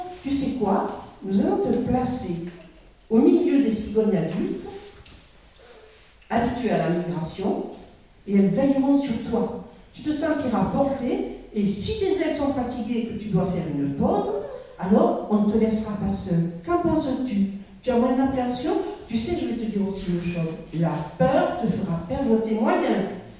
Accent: South-West France, France; now in Alsace, France; quand nous allions dans mon sud-ouest natal, parce que vous avez dû entendre dans mon accent que je ne suis pas une fille alsacienne, mais si mon cœur est alsacien.

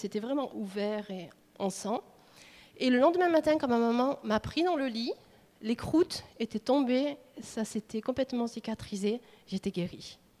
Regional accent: Nîmes, Occitanie, France; born there; parce que je suis née à Nîmes, je suis du Sud

